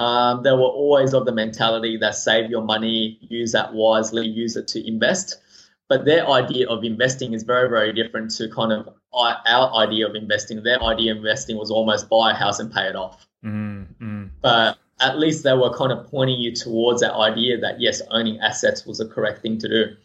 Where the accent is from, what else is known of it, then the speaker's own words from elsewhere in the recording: Sydney, New South Wales, Australia; So most of the time, I mean, funnily enough, when I came to Australia, I grew up in Eastwood. And those of your listeners from Sydney would know that Eastwood at the moment is a very Asian, Korean, Chinese community.